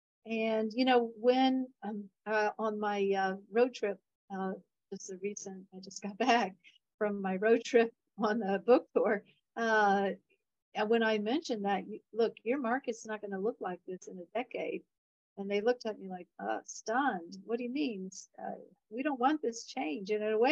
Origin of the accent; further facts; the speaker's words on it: Lancaster, Pennsylvania, United States; And even in my hometown, where I just was recently, there's a lot of new cafes that have opened up.